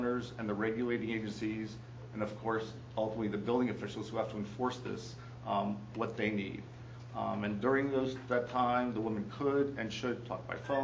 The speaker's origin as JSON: {"language": "English", "region": "Florida", "country": "United States", "said": "Now, as I said, I'm from South Florida, which is really the home of coastal sea rise"}